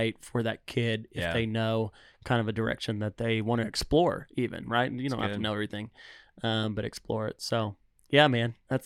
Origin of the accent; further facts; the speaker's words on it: Houston, Texas, United States; But I grew up in Houston. There was a huge community of homeschoolers, even though it was the early days.